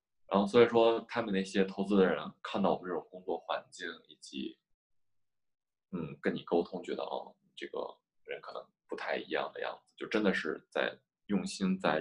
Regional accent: Beijing, China; 我是在北京，从小在北京长大，

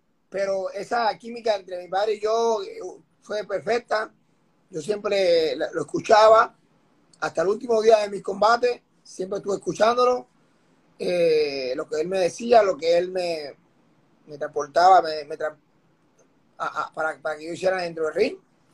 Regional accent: Puerto Rico; como puertorriqueño y como persona que he escuchado salsa en muchas ocasiones

